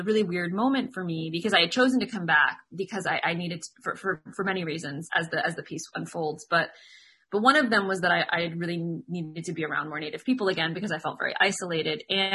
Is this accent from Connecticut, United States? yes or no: yes; Connecticut, United States; So I was raised on the traditional lands of my people, the Mohegan in Connecticut. My mom is the medicine woman of our tribe, and my great aunt was a medicine woman before her.